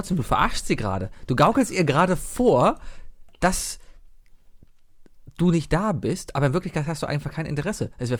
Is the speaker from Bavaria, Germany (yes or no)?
no; Cologne, North Rhine-Westphalia, Germany; Ich war früher, ganz ehrlich, als Kölner ist man